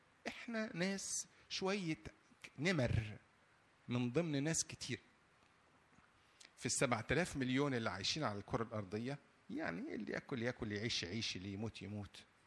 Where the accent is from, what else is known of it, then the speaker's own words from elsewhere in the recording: Egypt; الاحداث اللي حصلت في عندنا في مصر هنا